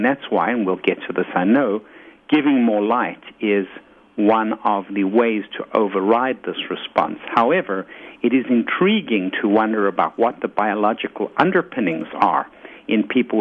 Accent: South Africa; moved away as an adult; now in New York City, United States; I came from South Africa, where the weather was lovely, and I came to New York City in the summertime

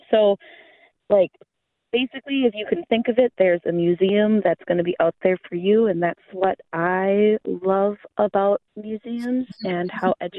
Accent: Sheboygan, Wisconsin, United States; In the area that I live and where I grew up in Sheboygan, they have the John Michael Kohler Art Center

